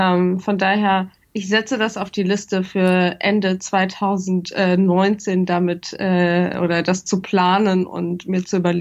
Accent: Bonn, North Rhine-Westphalia, Germany; wir sind mit der Familie ins Rheinland gefahren. Ich komme aus Bonn

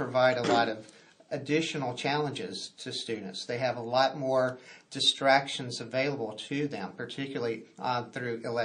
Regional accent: Geneva, Alabama, United States; I grew up in Geneva, Alabama, down in the Wiregrass area of the States. I'm proud to call that home.

